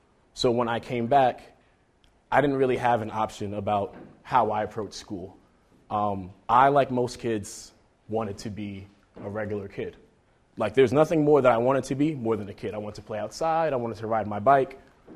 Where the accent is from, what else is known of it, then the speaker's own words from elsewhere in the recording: Brooklyn, New York, United States; also born or lived in Queens; I am from Brooklyn, New York. Lived in Queens for a while. My family hails from Antigua, West Indies. I grew up low income.